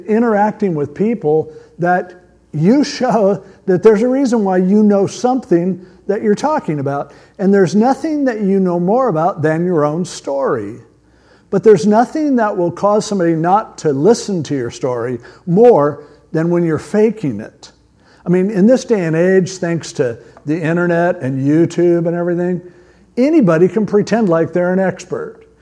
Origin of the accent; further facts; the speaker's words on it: Stanton, California, United States; except growing up in Stanton, I learned all the cuss words in Spanish